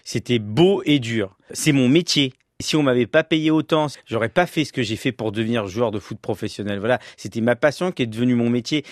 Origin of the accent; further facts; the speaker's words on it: Le Havre, Normandy, France; Moi, je viens de Cocrioville, petit quartier des hauteurs du Havre